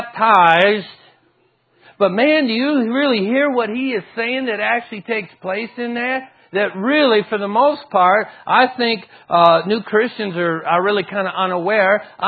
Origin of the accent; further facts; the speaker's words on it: Detroit, Michigan, United States; hey, I'm from the Motor City, right? Born in Detroit City. Home of Henry Ford and the assembly line, right?